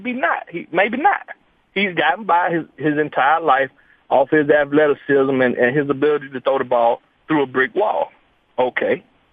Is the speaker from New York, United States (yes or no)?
no; Montgomery, Alabama, United States; I'm from Montgomery